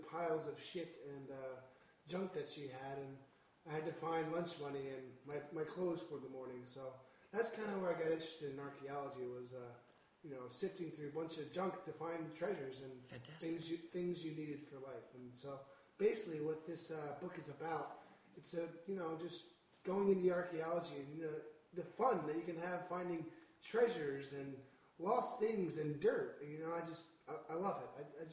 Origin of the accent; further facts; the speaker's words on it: Iowa, United States; Well, I grew up in Iowa, born 1967, September 7th